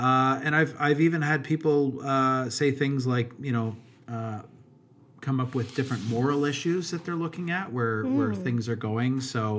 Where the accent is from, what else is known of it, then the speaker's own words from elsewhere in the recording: Canada; as a Canadian